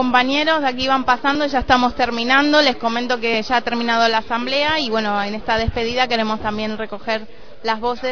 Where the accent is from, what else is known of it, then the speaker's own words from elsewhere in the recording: Argentina; Bueno, soy argentino, así que hay que esperar.